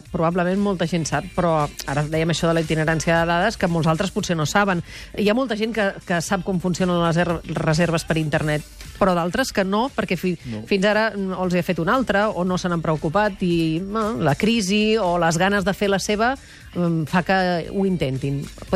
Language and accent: Catalan; Catalonia, Spain; Som espavilats. Som catalans.